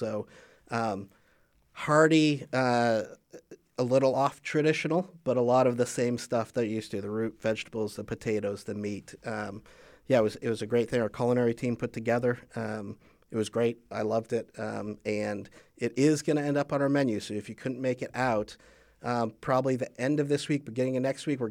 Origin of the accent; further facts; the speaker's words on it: Vermont, United States; now in Fargo, United States; I'm originally from New England, so Vermont, so small town Vermont.